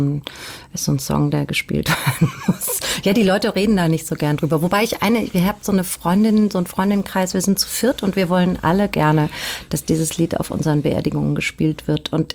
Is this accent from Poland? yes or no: no; Spessart, Germany; da beerdigt worden, wo ich aufgewachsen bin, in so einem Spessardorf.